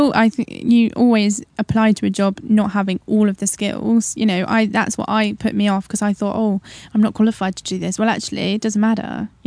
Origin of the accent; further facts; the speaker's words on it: Newbury, South East England, United Kingdom; growing up in Newbury, it was so white middle class.